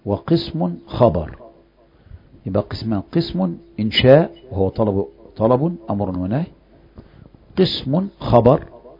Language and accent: Arabic; Egypt; نحن مصريين طبعا، نحن مصريون ما نترك شيئا